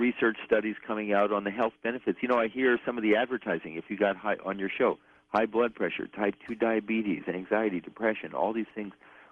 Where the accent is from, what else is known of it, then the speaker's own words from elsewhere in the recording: India; I'm from India, and I got long hair